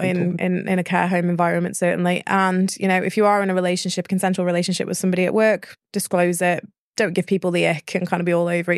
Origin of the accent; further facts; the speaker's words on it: United Kingdom; We're very British.